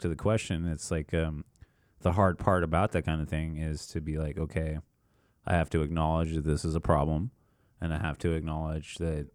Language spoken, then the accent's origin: English; Ireland; I'm Irish.